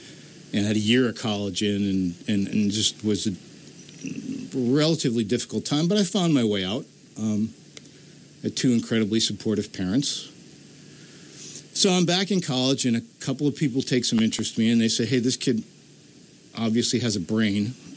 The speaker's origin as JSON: {"language": "English", "town": "Schenectady", "region": "New York", "country": "United States", "tie": "born or raised there", "said": "I grew up in South Schenectady"}